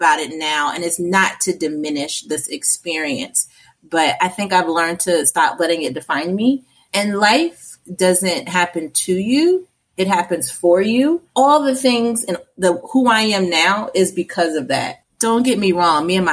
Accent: Portsmouth, Virginia, United States; So I grew up in Portsmouth, Virginia.

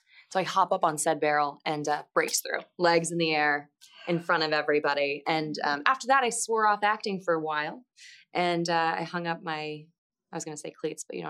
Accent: Midwest, United States; I'm from the Midwest, so it was very like kind of Carson's and like Target-y and all of that.

